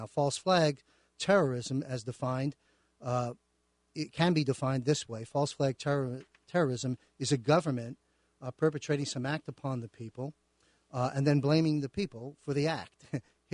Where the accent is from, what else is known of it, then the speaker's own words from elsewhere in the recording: New York, United States; hey, I'm actually from New York, but don't tell anybody.